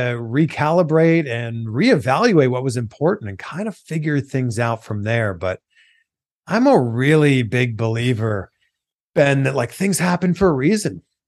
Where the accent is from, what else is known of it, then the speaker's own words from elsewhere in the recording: Pickering, Ontario, Canada; I studied communication studies just outside of Toronto. I'm from Pickering, Ontario. I went to school in Waterloo, Ontario.